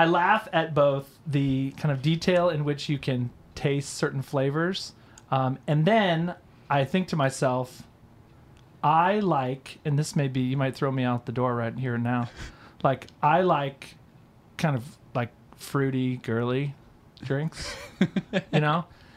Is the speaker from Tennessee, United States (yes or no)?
no; Kingwood, Texas, United States; I grew up in the Houston suburb of Kingwood, Texas.